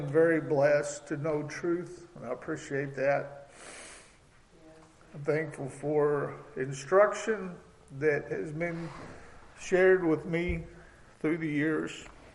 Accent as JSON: {"language": "English", "town": "Webb City", "region": "Missouri", "country": "United States", "said": "All right. … from Webb City, Missouri."}